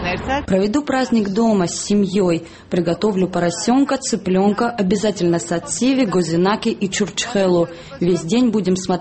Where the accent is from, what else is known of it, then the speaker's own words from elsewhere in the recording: Georgia; Мы готовимся к Новому году, как и все грузины, в кругу семьи.